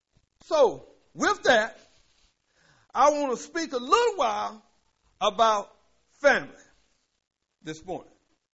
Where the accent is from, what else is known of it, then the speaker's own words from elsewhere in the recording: Willard, North Carolina, United States; I'm from Willard. I'm from Willard, North Carolina. That's 37 miles northwest of Wilmington.